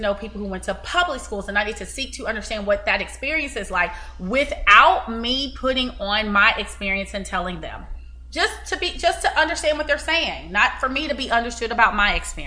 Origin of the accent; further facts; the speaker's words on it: East Coast, United States; I'm from the East Coast